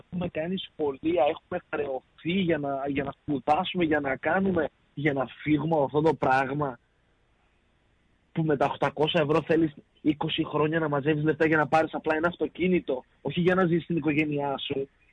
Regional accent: Thessaloniki, Central Macedonia, Greece; πόσο μάλλον εσύ σαν Θεσσαλονικιός και εγώ σαν Θεσσαλονικιός

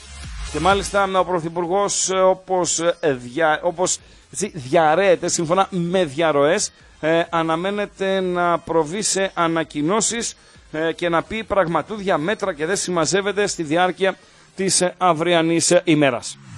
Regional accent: Eptalofos, Greece; Επτάλοφος, από εκεί που εκεί μεγαλώσαμε, στην Επτάλοφο.

